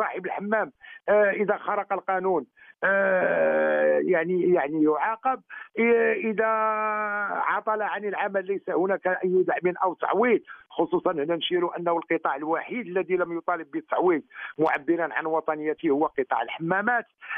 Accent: Morocco; مصلحة عليا ديال البلاد ديال المواطنين ديالنا ككلنا كمغاربة

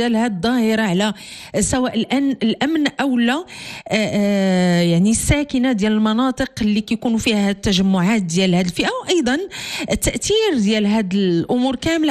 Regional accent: Morocco; حنايا كمغاربه

